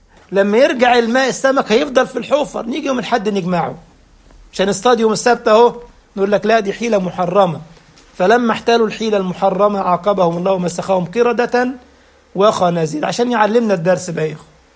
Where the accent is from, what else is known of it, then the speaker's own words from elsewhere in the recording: Egypt; في ناس عاملين زي ابو الهول اللي عندنا في مصر. احنا ابو الهول صنم موجود جنب الاهرام ما بيتكلمش.